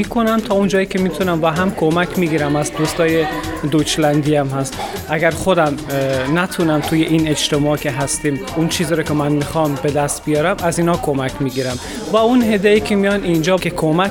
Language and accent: Persian; Afghanistan; moved away; از افغانستان اومدم.